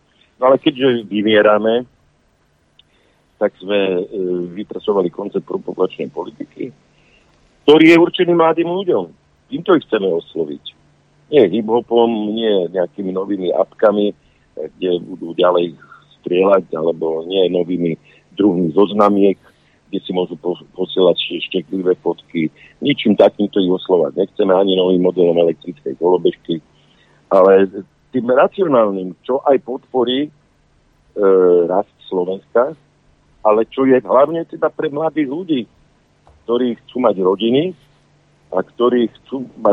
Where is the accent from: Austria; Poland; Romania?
Austria; tak akože my sme Rakúšania sa teraz tiež ohradili voči tomu